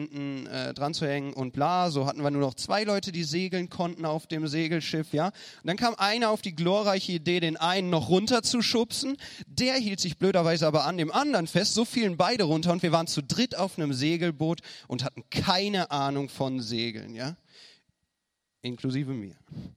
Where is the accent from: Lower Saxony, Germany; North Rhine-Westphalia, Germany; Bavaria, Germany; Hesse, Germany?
North Rhine-Westphalia, Germany; Cologne; Ich bin nicht von hier, ich komme auch nicht aus dem Norden, ja, ich komme aus Köln